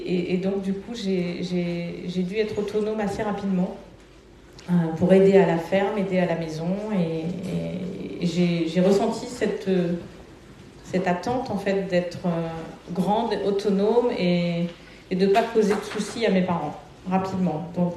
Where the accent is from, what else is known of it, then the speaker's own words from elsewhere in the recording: Normandy, France; moved away as an adult; also born or lived in Brittany; Et donc j'ai quitté la Normandie, je suis allée travailler en Bretagne.